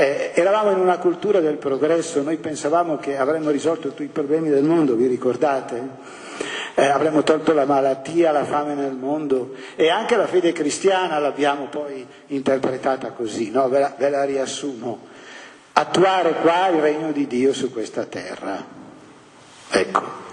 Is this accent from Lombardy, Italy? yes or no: yes; Brescia, Lombardy, Italy; io che sono bresciano